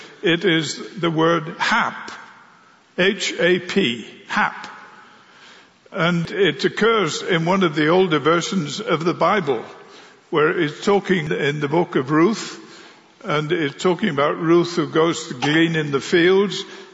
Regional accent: England, United Kingdom; One, I'm English

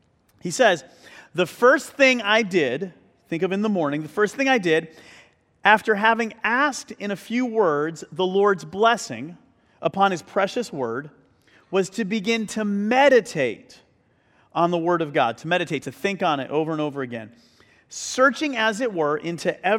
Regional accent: Phoenix, Arizona, United States; also born or lived in Chicago; when I was in college, I was from Phoenix, Arizona, went to school in Chicago

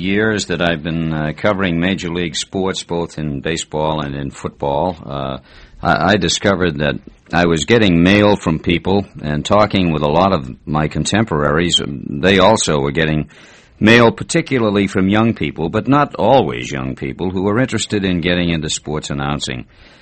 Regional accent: North Quincy, Massachusetts, United States; I grew up in North Quincy, Massachusetts, which is just outside of Boston. It's only 8 miles from Fenway Park.

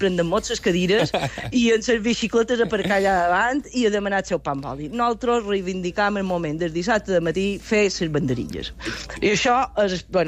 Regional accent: Búger, Balearic Islands, Spain; Sí, jo som de Buja i el divendres encara som a Buja.

